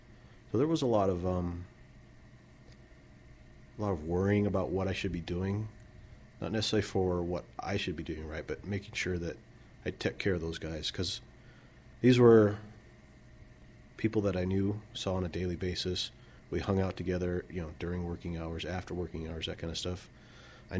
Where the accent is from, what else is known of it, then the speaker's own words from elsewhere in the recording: Colstrip, Montana, United States; also born or lived in Missoula; Well, I was born here in Missoula, but my folks moved to Colstrip, Montana, which has a population of about 2,000, depending on the mine there. So it was a small town, and my graduating class was about 98 people, so kind of small.